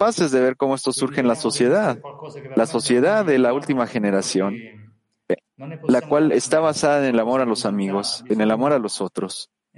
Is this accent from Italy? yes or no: yes; Italy; Así como los italianos siempre hacemos y queremos sacar nuestra felicidad de nuestro corazón para todos ustedes.